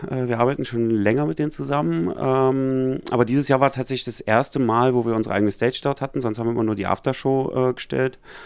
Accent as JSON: {"language": "German", "region": "Berlin", "country": "Germany", "tie": "born there", "lives_now": "Saarland, Germany", "said": "Also, bin ja gebürtiger Berliner, der Weg ist mir bekannt."}